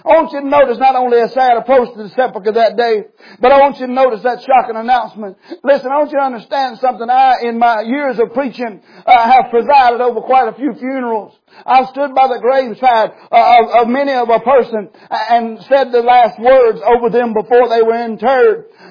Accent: North Carolina, United States; I'm speaking the King's English. I'm from North Carolina. Can y'all understand me, or do we need an interpreter?

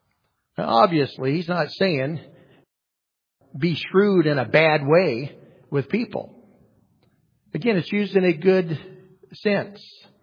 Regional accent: California, United States; Now, growing up in Northern California, close to Shasta Lake, I have many memories of catching and playing with water snakes and gardener snakes

